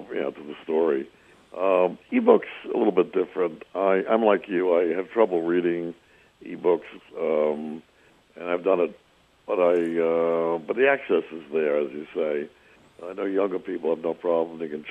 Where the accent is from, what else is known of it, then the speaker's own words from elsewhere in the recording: New York, United States; Neither did I have a library growing up on Long Island when it was semi-rural in those days.